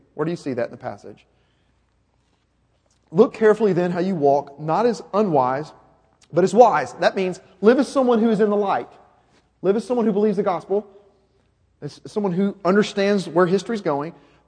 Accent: the South, United States; I pick on the South. I'm a Southerner. I can do that.

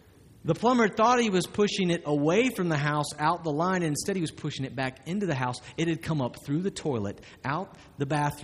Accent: the South, United States; I grew up in the South, and it's our tendency to think opposite from this.

